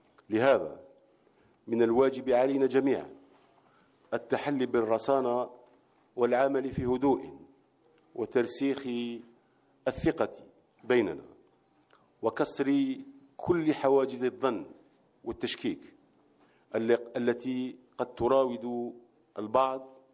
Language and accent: Arabic; Algeria; هذا اللقاء يأتي في لحظة تاريخية تشهدها بلادنا الجزائر